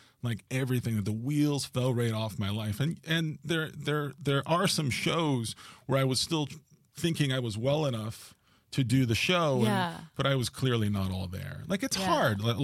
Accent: New York, United States; You know, I'm from New York.

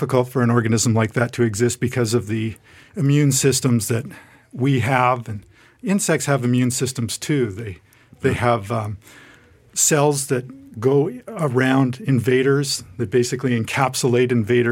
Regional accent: Toronto, Ontario, Canada; I grew up in Toronto, Canada.

